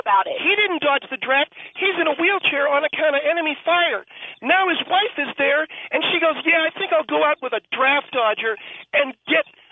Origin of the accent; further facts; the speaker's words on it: Altadena, California, United States; Yes, sir, I'm from Alhambra. I'm from Altadena, California